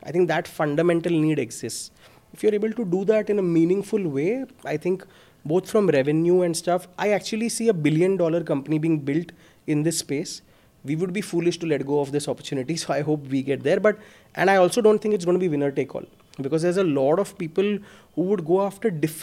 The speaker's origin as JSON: {"language": "English", "town": "Mumbai", "region": "Maharashtra", "country": "India", "tie": "born or raised there", "said": "Come from a single parent family, born and brought up in Bombay. Very, very middle class family."}